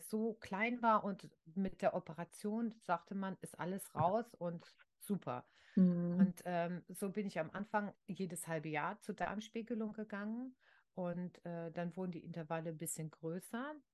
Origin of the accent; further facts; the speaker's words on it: Rhineland, Germany; Bei uns im Rheinland war dann auch Karneval.